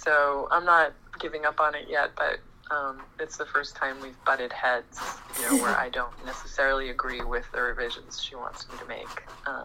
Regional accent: Boston, Massachusetts, United States; I decided to go meet her because I grew up in Boston and she lived in California.

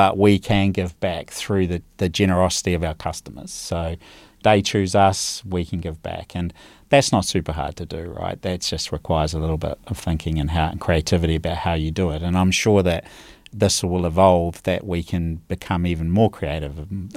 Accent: London, United Kingdom; now in New Zealand; and I'm a Londoner, and I've got the passport and everything.

